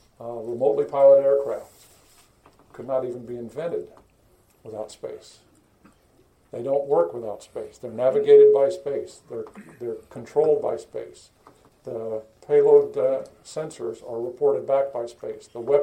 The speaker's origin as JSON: {"language": "English", "town": "Huntsville", "region": "Alabama", "country": "United States", "tie": "born or raised there", "said": "Growing up in Huntsville, Alabama, and my dad came to Alabama in 1965 with the Apollo program."}